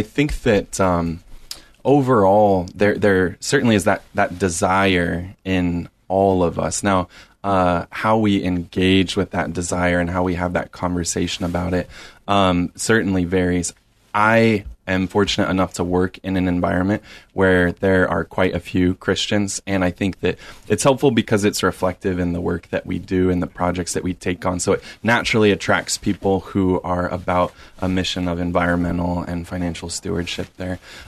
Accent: Burlington, Iowa, United States; now in Des Moines, United States; I grew up in Burlington, Iowa, mm-hmm. and then went to school at the University of Iowa, was in the Quad Cities for a few years after college, and moved to Des Moines for a work opportunity

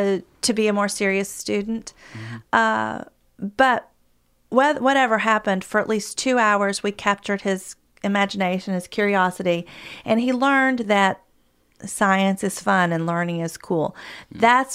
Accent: Lexington, Kentucky, United States; I am from Lexington. I am a Henry Clay High School graduate.

